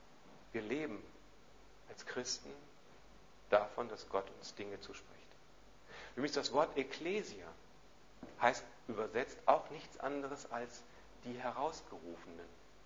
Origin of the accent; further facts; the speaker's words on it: Hamburg, Germany; wie ich im Sommer 1991 mit Jutta hierher kam, in die Sickingstraße 4, und wir als Hamburger uns auch etwas gewöhnen mussten an das Ambiente dieses Stadtteils